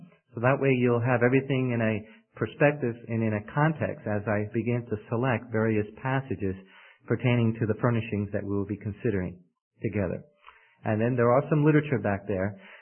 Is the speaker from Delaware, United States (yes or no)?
no; New York City, New York, United States; accent: New York; I'm from New York City. Perhaps some of you have probably already detected that by my accent. I do try to say my R's.